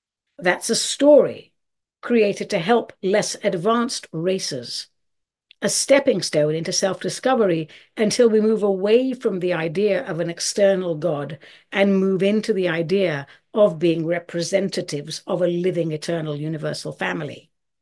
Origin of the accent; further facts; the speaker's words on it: United States; My point being, I am an American. My loyalties are here.